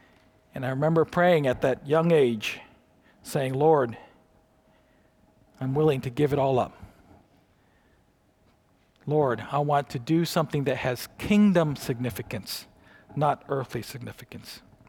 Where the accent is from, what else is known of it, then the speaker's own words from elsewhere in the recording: Taiwan; now in United States; I grew up in Taiwan on the mission field. And I remember coming back on furlough. Every 4 years, we'd come back home